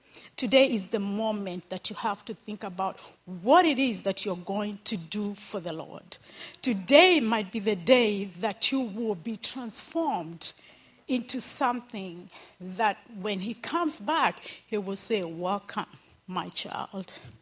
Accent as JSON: {"language": "English", "region": "Kiambu County", "country": "Kenya", "said": "I'm from Kenya, Kiambu."}